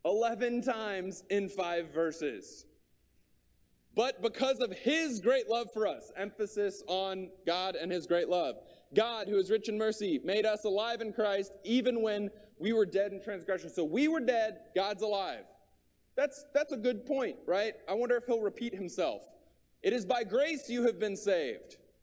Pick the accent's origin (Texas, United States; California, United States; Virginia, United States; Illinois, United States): Texas, United States; Austin; also born or lived in Lufkin, United States; And I grew up in Austin, Texas, in public schools, right? So I was born in Lufkin, Texas, and I was homeschooled.